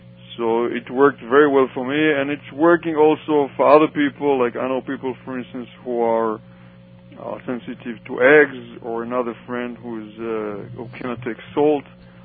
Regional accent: Israel; moved away as an adult; now in United States; I went through the training back in Israel right before we came here. We came from Israel, my wife and I, in June '89.

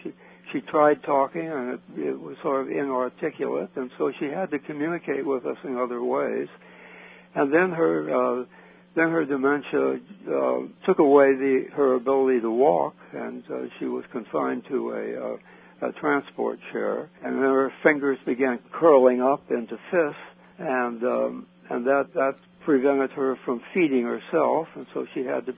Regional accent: Sacramento, California, United States; And occasionally I got weekend passes and went back to my hometown, Sacramento, and there I met Yvette.

